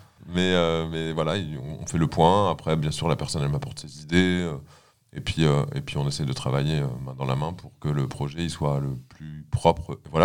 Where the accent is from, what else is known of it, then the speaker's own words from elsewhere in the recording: Chambray, Grand Est, France; also born or lived in Nancy; Alors je suis né à Nancy, j'ai vécu dans un petit village qui s'appelle Chambray. Il y a 300 habitants, c'est au fin fond de la Moselle. Et ensuite, j'ai déménagé dans une ville qui s'appelle Morange, pareil, qui est pas très grande